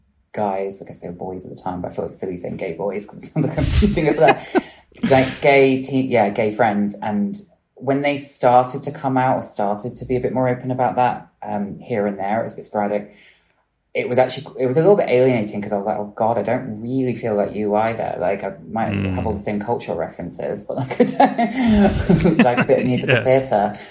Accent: Bristol, South West England, United Kingdom; I grew up in Bristol

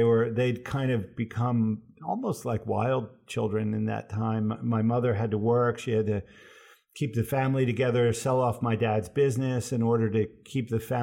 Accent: Absecon, New Jersey, United States; born there; Where I was born is a little town called Absecon.

